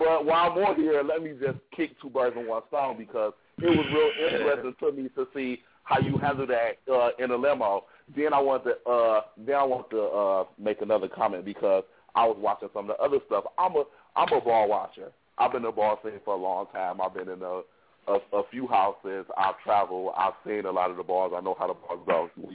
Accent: Detroit, Michigan, United States; Because I'm from Detroit, and she's from my city.

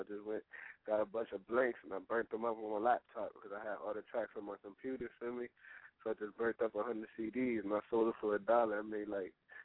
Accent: Bridgeport, Connecticut, United States; I'm from Bridgeport, CT, Connecticut, 203.

